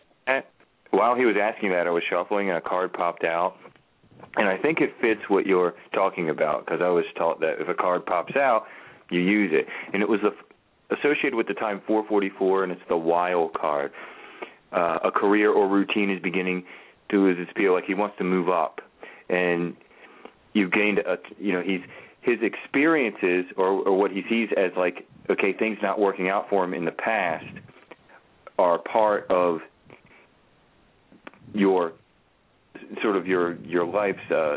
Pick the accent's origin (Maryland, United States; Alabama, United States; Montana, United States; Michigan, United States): Maryland, United States; Baltimore; Me too. I'm from Baltimore.